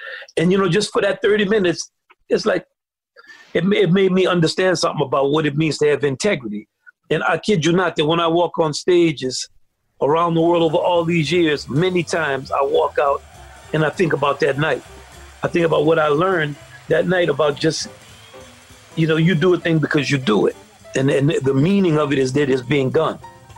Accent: Kenner, Louisiana, United States; So we grew up in Kenner, which was really segregated.

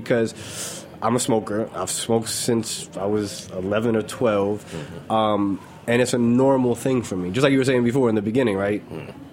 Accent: San Francisco, California, United States; No, I'm from San Francisco, born there.

